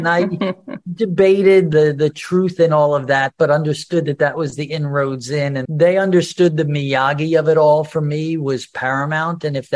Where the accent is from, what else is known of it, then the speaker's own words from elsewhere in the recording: New York, United States; I didn't grow up in Newark. And I didn't have a Japanese American guy working in the basement of my apartment building. I'm from Long Island